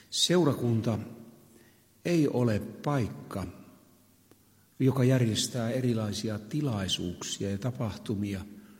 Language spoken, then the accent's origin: Finnish; Savo, Finland; Ei varmastikaan täällä päin, mutta meillä Savossa niitä on